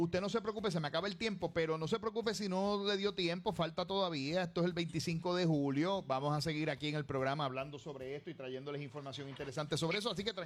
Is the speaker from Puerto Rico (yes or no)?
yes; Aguadilla, Puerto Rico; yo soy de Aguadilla, pero del pueblo de Moca